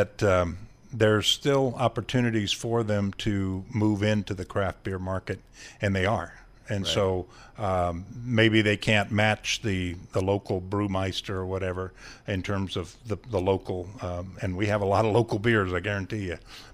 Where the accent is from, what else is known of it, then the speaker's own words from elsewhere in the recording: Ohio, United States; You know, when I look at it, I'm from Ohio, and we have a lot of corn, and we have corn mazes.